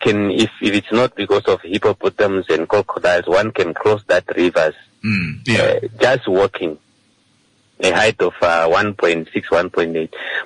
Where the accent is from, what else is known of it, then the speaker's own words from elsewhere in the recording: Sokoto, Nigeria; I'm from Skoto.